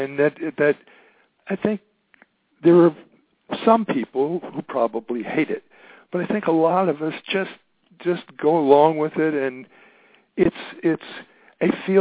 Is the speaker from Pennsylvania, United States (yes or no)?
yes; Philadelphia, Pennsylvania, United States; I'm a Philadelphian. I'm born and raised. Went to Villanova.